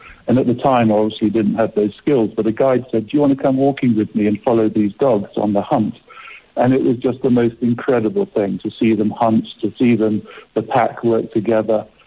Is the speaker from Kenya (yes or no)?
yes; Kenya; I think, you know, for everybody in South Africa and us in Africa, I'm originally from Kenya